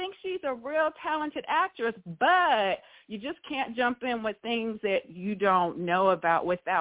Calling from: Montgomery, Alabama, United States; I'm calling from Montgomery, Alabama.

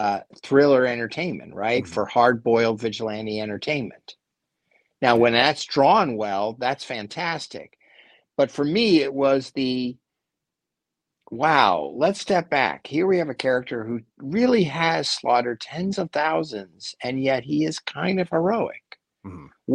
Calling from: Bronx, New York, United States; I'm calling from the Bronx right now.

